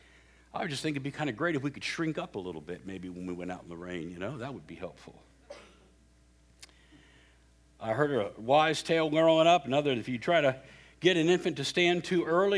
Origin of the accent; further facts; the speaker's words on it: West Virginia, United States; born there; Now, I was born in West Virginia. Don't hold that against me. My mom and dad were born in Kentucky, in the hills of Kentucky.